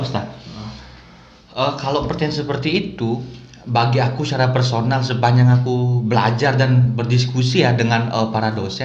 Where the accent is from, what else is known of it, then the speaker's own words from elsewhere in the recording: Bali, Indonesia; secara niskale kalau kita orang Bali